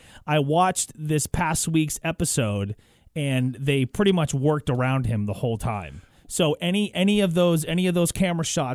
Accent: New England, United States; because you got to remember, I'm from New England.

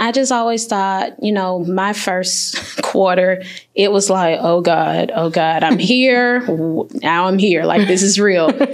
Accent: College Park, United States; Yes, I'm pretty much in my backyard. I'm from College Park.

